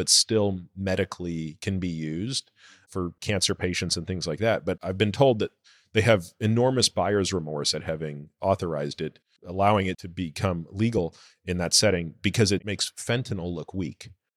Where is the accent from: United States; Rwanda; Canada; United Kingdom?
Canada; I grew up in Canada.